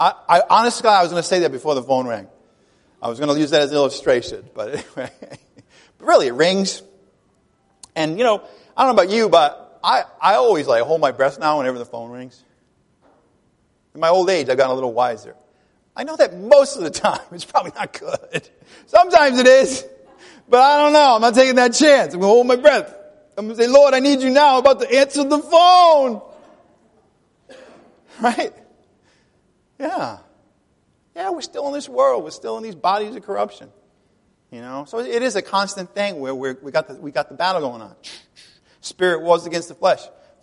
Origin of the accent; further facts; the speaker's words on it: Ireland; I'm Irish. I'm a pessimist.